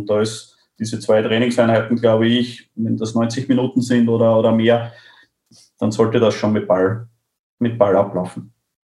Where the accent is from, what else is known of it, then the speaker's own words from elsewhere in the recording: Austria; weil einfach die finanziellen Gegebenheiten bei uns in Österreich auch nicht so sind